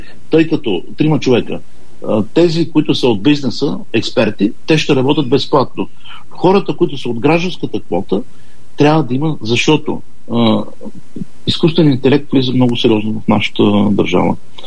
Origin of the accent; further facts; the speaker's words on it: Blagoevgrad Province, Bulgaria; Аз съм един нормален човек, който съм от Пиринския край